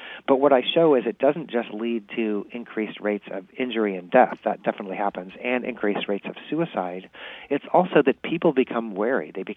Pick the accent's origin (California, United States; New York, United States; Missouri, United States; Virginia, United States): Missouri, United States; Kansas City; moved away as an adult; Well, I'm from Kansas City also. I went to the University of Missouri, Kansas City, so I'm a Mizzou alum also.